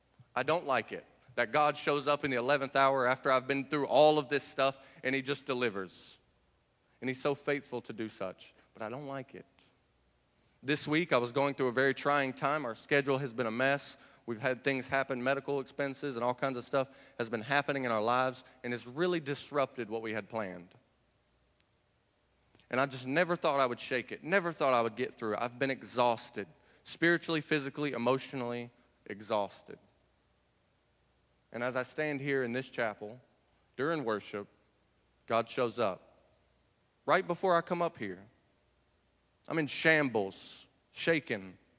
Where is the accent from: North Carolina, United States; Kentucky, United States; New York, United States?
North Carolina, United States; Sanford; now in Long Beach, United States; It was for one purpose that I moved from Sanford, North Carolina, where I'm from, to Long Beach, California, and that was to get away from Jesus.